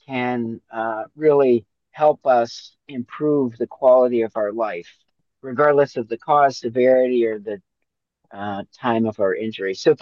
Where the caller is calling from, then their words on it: Omaha, Nebraska, United States; I'm calling from Omaha, Nebraska.